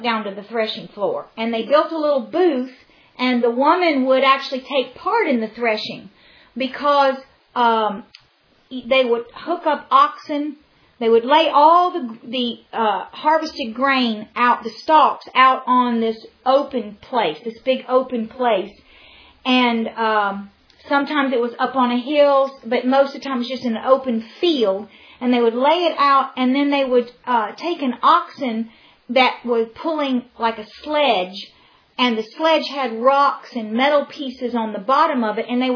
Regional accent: United States; And I used to always say, please forgive me, I'm an American.

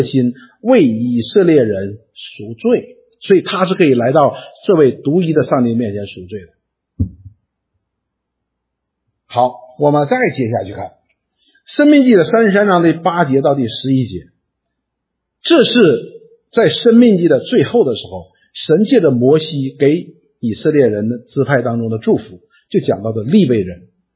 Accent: China; 这就是我们中国人所说的除恶务尽

